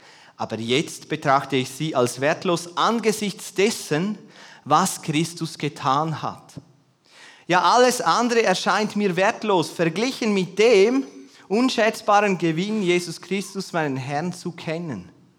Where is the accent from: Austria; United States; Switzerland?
Switzerland; Oder ich weiß nicht, als Schweizer, gell, wir sind nicht so extrovertiert.